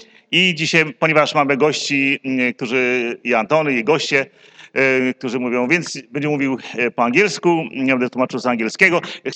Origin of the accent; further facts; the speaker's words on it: Bydgoszcz, Kuyavian-Pomeranian Voivodeship, Poland; jest ogólnie znane, że jestem z Bydgoszczy